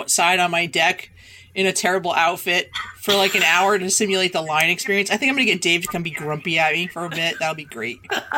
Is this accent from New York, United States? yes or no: yes; New York City, New York, United States; I'm from the New York City area, folks. I will die before I eat pizza in West Virginia.